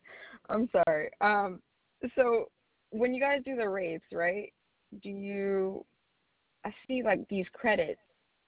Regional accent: Guyana; born there; because I was born in Guyana and I have a citizenship abroad.

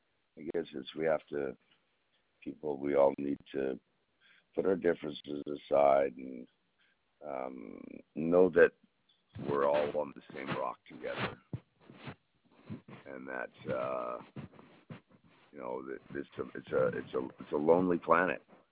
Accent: Canada; now in United States; I'm actually born and raised in Canada, and where I came from, there just was no hatred or bigotism.

